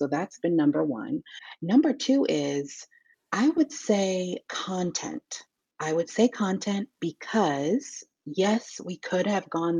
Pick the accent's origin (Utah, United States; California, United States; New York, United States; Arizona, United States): California, United States; San Diego; born there; Like I was born in San Diego. I feel like I should have been born in Texas.